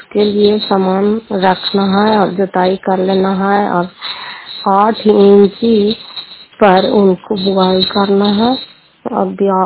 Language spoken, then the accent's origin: Hindi; Fatehpur, Bihar, India; घर फतेहपुर पंचायत मक्सा करार पसवा ब्लॉक जिला नालंदा के निवासी हूँ